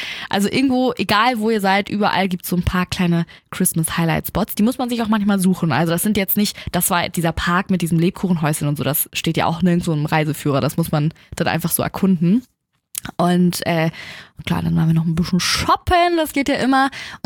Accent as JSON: {"language": "German", "country": "Germany", "said": "als ich meinte, ich komme aus Deutschland."}